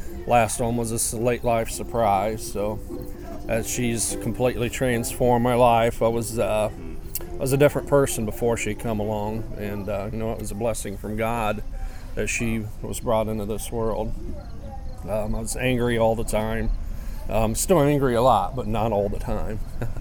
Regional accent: Alexandria, Indiana, United States; I'm from Central Indiana. Most of you probably don't know Alexandria, but I'm just outside of Alexandria.

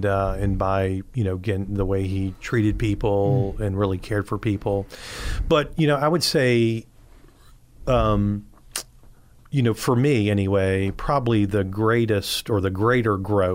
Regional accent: Virginia Beach, Virginia, United States; I grew up down in Virginia Beach and in a pretty dysfunctional family.

